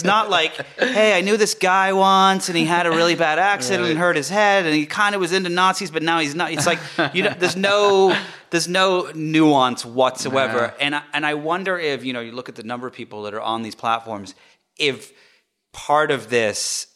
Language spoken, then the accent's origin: English; the north of England, United Kingdom; I grew up in England, in the north of England, and 40 years ago